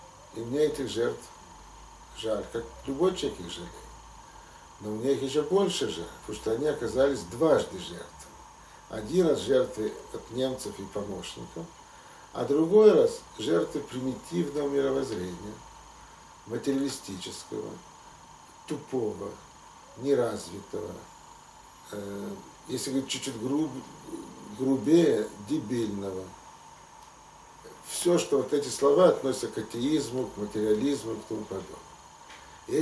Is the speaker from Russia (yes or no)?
no; Lithuania; Я вырос в Литве